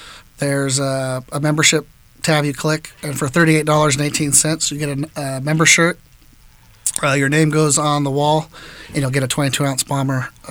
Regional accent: Reseda, California, United States; I mean, I'm born and raised Reseda.

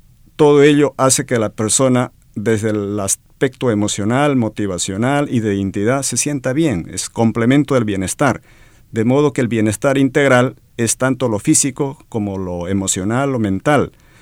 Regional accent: Peru; also born or lived in Spain; now in United States; yo soy de natural de Perú. Uh-huh. Allí estudié psicología, estudié medicina, me formé en rehabilitación y en psiquiatría. Luego estuve trabajando primero en Perú, luego en España por 15 años

